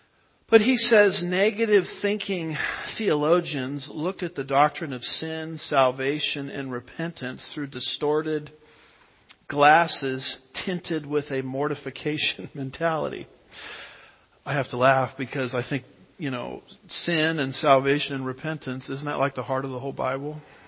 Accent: United States; You know, America, I love being an American.

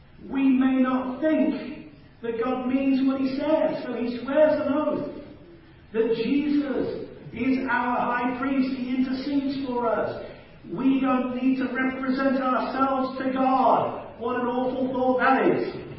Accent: England, United Kingdom; I mean, I come from England and we got a queen

